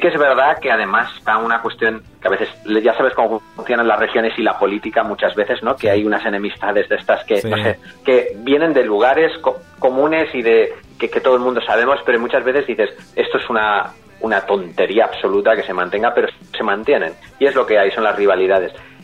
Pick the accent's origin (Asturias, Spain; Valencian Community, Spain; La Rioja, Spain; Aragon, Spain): Valencian Community, Spain; Valencia; Yo es que soy de Valencia y soy valenciano. O sea, aquí hablamos valenciano también, que es catalán. Aquí se habla catalán en esta zona.